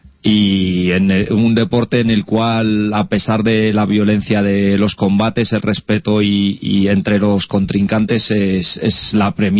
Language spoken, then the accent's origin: Spanish; Madrid, Community of Madrid, Spain; born there; Yo soy nacido en Madrid